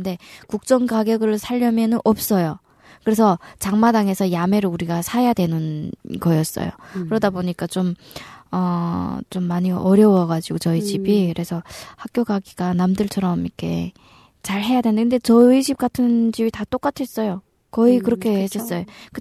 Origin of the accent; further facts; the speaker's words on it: North Korea; now in South Korea; 저도 그 탈북민이기도 하고